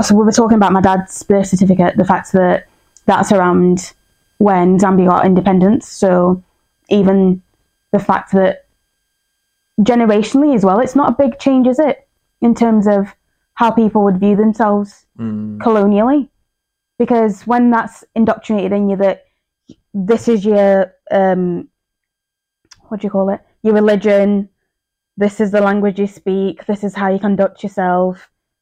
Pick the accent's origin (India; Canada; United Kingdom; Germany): United Kingdom; England; Because especially growing up in England, we were never ever taught about Irish history.